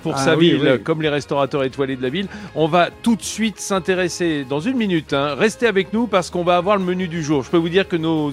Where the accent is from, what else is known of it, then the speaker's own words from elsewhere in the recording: Bourgogne-Franche-Comté, France; c'est vrai qu'on a ça en commun d'être franc-comtois d'origine